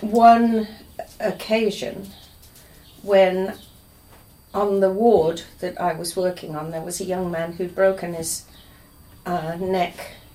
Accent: Reading, South East England, United Kingdom; also born or lived in London; Well, I was born in England, in Reading, which was a market town about 40 miles outside London. I went to London to do my nursing training.

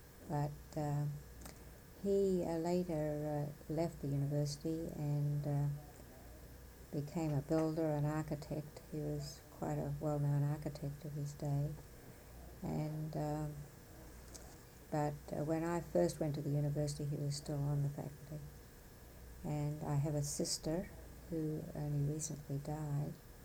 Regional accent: Sydney, New South Wales, Australia; I'm 76 years of age. I was born in Sydney, as I mentioned, in 1927. I went to grade school and high school in Sydney, and I went to medical school at the University of Sydney in Australia.

